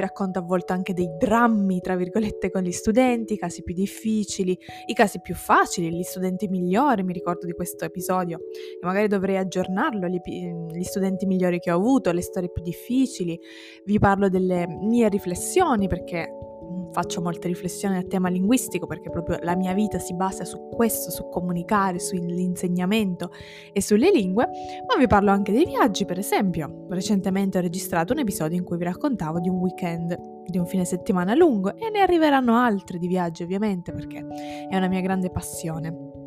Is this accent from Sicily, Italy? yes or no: yes; Sicily, Italy; first language Sicilian; il siciliano è la mia lingua nativa insieme all'italiano